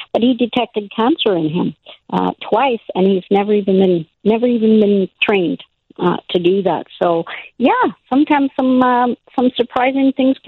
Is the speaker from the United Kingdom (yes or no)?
no; India; now in Canada; So then I started the process at when we came to Canada from India.